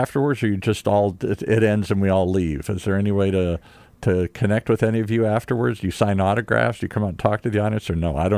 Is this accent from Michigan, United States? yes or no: yes; Detroit, Michigan, United States; I grew up in Detroit.